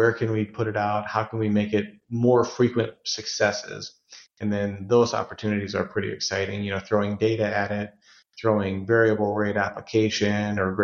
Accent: Iowa, United States; Oh, I grew up in Iowa.

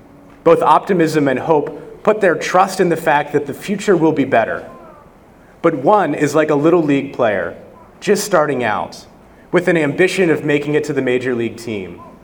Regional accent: Baltimore County, Maryland, United States; Now, I wasn't going to get into the fact that I'm actually from Baltimore County, and that's pretty different than Baltimore City.

